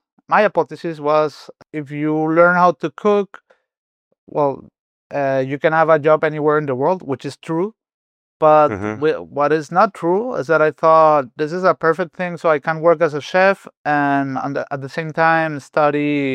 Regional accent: Venezuela; I'm like a mixture of cultures. My mother is Spanish, my father is German, and I was born and I grew up in Venezuela.

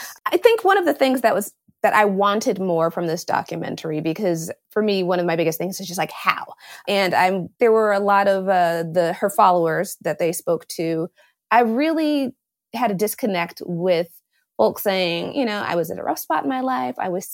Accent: Indiana, United States; I'm from Indiana. I'm a humble Midwestern girl.

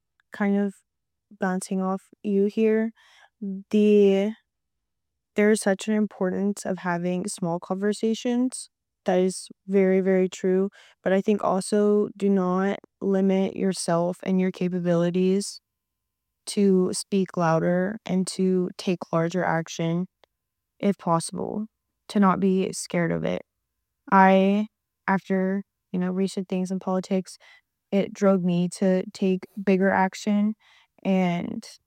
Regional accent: United States; And me as an American white woman are not having to deal with or even think about those kinds of things.

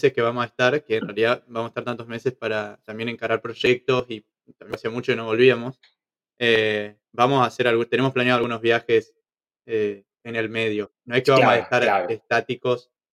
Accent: Entre Ríos, Argentina; accent: Entre Ríos; pero que hablen entrerriano, que es mi provincia, que hablen con mi tonada o con más tonada que yo, que no tengo tanta tonada, me resulta raro.

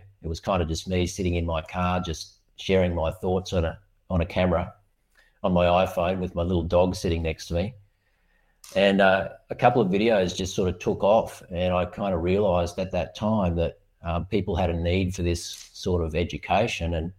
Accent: Australia; being an Aussie

